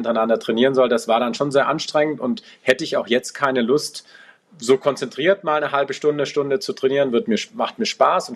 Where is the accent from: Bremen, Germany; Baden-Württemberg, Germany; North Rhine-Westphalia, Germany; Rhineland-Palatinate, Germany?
Baden-Württemberg, Germany; Stuttgart; now in Munich, Germany; ich wohne in München, bin 1978 geboren, also ich bin 46 Jahre, bin in Stuttgart geboren, bin dort auch aufgewachsen